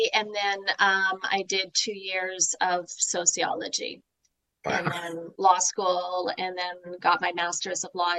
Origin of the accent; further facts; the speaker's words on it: Canada; But I grew up in Canada. And my parents were farmers